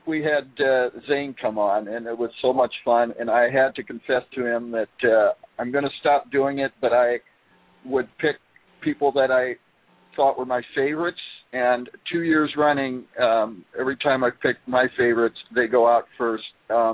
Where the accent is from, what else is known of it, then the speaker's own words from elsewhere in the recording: Minnesota, United States; born there; from Minnesota. I've I was born there, but I've lived many, many places all over the country.